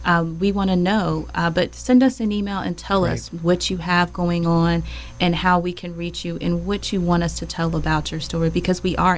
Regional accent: Roanoke, Virginia, United States; So I'm originally from Roanoke, Virginia.

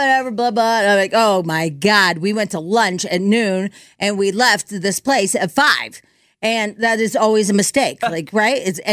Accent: Illinois, United States; when I grew up in Illinois, you just, as a boy, you just had to know, like, football, right?

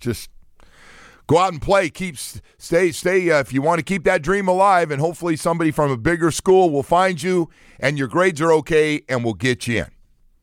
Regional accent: California, United States; So when I come from California, where JUCOs were back in the 70s.

